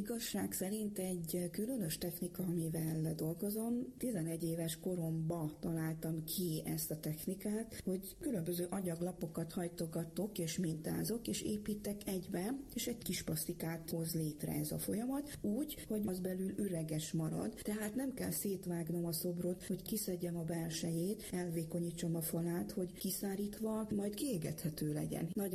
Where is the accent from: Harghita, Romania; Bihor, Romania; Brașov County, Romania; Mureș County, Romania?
Harghita, Romania; Korond; now in Hungary; Itt az anyaországban, Budapest szívében, és Erdélyben pedig, hát a Székelyföld szívében, Korondon. Úgyhogy mégiscsak szerencsés vagyok, hiszen Magyarország a hazám, és Erdély a szülőföldem